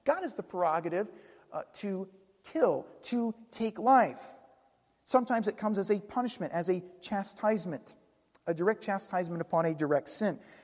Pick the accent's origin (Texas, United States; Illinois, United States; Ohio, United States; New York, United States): New York, United States; Queens; I grew up in Queens